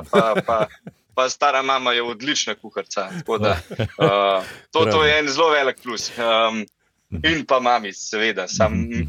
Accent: Jesenice, Upper Carniola, Slovenia; born there; Rojen sem bil na Jesenicah. Nekak se to tudi malo sliš po moji govorici, da polovico družine imam iz Jesenic prav. Torej, oba dva stara starša sta iz Jesenic, mam iz Jesenic

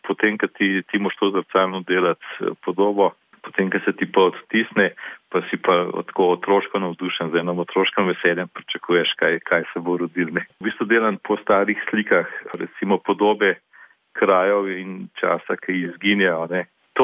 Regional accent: Ljubljana, Central Slovenia, Slovenia; jaz sem namreč Ljubljančan.

